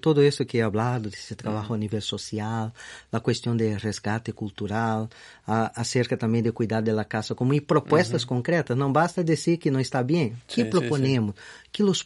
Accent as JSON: {"language": "Spanish", "region": "Rio de Janeiro", "country": "Brazil", "second_language": "Spanish", "said": "yo soy costeño de nacimiento, soy de Río de Janeiro. Entonces, bien lejos de mi casa"}